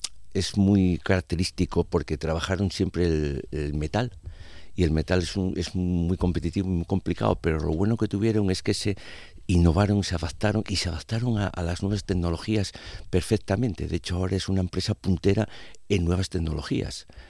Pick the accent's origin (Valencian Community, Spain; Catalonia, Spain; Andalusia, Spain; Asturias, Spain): Asturias, Spain; La Felguera; soy de la Felguera.